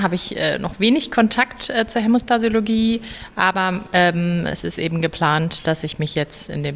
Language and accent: German; Düsseldorf, North Rhine-Westphalia, Germany; Ich komme aus Düsseldorf.